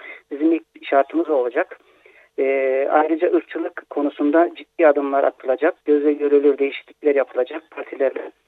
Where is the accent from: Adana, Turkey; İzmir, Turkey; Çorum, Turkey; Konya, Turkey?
Konya, Turkey; Kulu; moved away as an adult; now in Sweden; Biliyorsunuz ben Konya Kulu'da doğdum, büyüdüm ve 18 yaşında İsveç'e göç ettim.